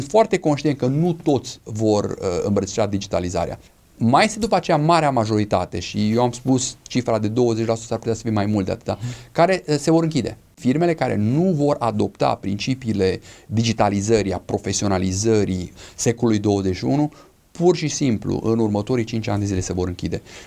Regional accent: Romania; noi ca și români am stat pur și simplu ca și niște downloaders.

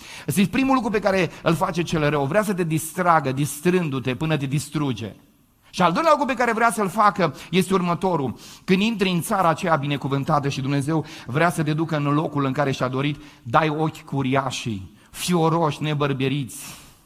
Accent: Moldavia, Romania; Eu sunt din provincial, vin din Moldova.

